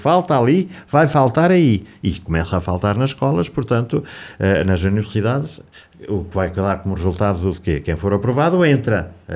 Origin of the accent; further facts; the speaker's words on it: Coimbra, Centro, Portugal; nós somos de Coimbra, da terra Coimbra